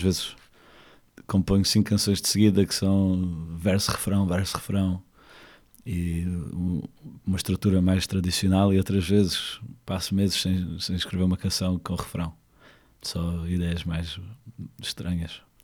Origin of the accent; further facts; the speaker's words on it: Algarve, Portugal; accent: Anglo-Algarvian; now in Lisbon, Portugal; o meu português é um bocado anglo-algarvio e estou um bocado enferrujado neste momento. Mas tem sido muito interessante viver cá em Lisboa.